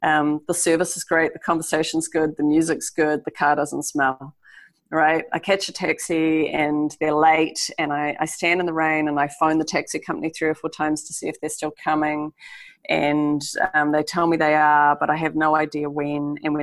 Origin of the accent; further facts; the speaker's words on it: Wellington, New Zealand; what's happening in my hometown is that the drivers are abandoning the taxi system. So to buy a taxi license in Wellington, where I live, was 95 grand 2 years ago.